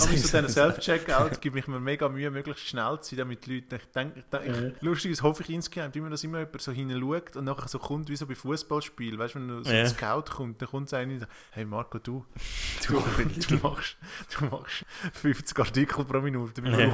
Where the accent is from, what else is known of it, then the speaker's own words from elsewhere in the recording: Zurich, Switzerland; Also ich als Zürcher